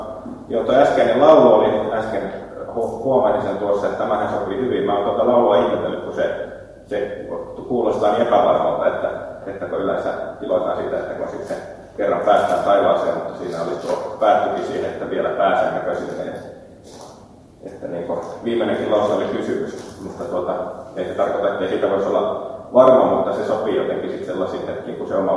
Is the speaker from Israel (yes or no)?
no; Helsinki, Uusimaa, Finland; now in Veteli, Finland; mä oon alun perin Helsingistä kotoisin. Ja sitten on muutama mutkan kautta päätynyt Veteliin, jossa vaimoni on syntynyt. Ja siellä asutaan nykyisin Veteliin Polson kylällä